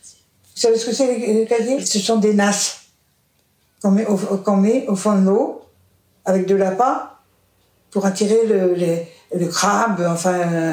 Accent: Brignogan, Brittany, France; Et je suis née à Brignogan, dans un quartier de pêcheurs. Mon père était pêcheur. On était tous pêcheurs et paysans en même temps.

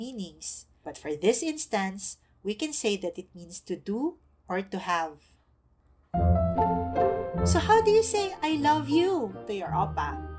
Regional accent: Iloilo, Western Visayas, Philippines; Or in our family, because we are from Iloilo, we revert to Hiligaynon.

